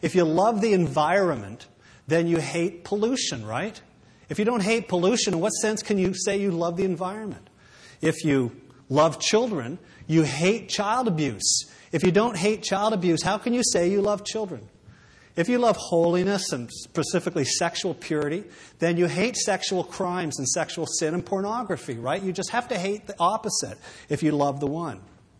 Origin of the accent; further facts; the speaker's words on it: Canada; I'm Canadian of English stock. My great-great-grandfather immigrated from England, and … have been hanging around in Ontario ever since.